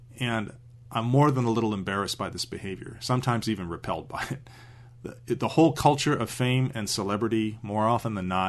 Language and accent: English; Los Angeles, California, United States; Now, I've never been struck by fame. I grew up in Los Angeles.